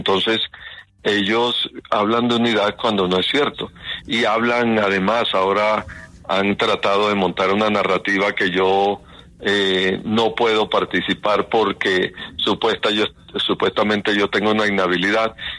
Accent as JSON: {"language": "Spanish", "region": "Caribbean coast", "country": "Colombia", "lives_now": "Bogotá, Colombia", "said": "Usted sabe que yo soy costeño y yo llevo 31 años en Bogotá"}